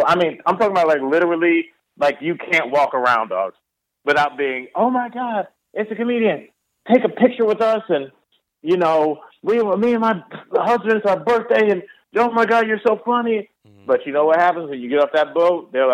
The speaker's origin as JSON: {"language": "English", "region": "Florida", "country": "United States", "said": "because I came from Florida, which is, I mean, I'm not hating on anybody specifically. I mean, but Florida was full of, when I came up, was full of a lot of hack comedians."}